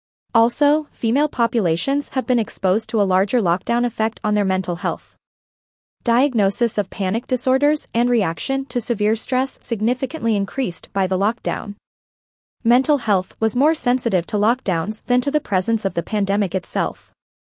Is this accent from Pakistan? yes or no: no; Melbourne, Victoria, Australia; In my hometown of Melbourne, Victoria, the entire population was confined to home detention for 262 days overall.